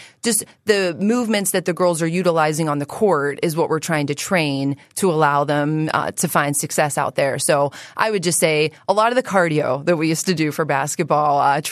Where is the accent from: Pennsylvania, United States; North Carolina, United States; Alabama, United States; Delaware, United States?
Pennsylvania, United States; Baden; So I grew up in Baden, Pennsylvania, went to Ambridge High School, and at that time, not as much volleyball opportunity.